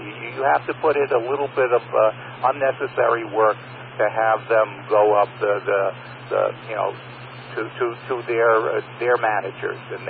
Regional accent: Brooklyn, New York, United States; maybe because I was born and bred in Brooklyn

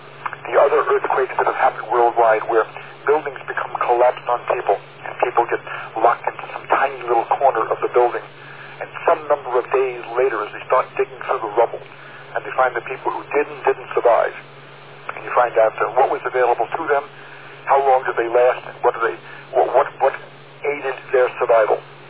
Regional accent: United States; and I'm from the United States, supposedly United States educated

